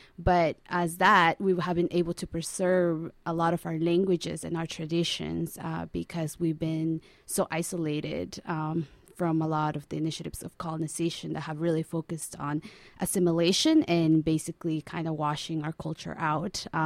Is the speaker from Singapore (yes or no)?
no; Guatemala; now in Spokane, United States; I was born and raised in Guatemala and lived half my life there and half my life here.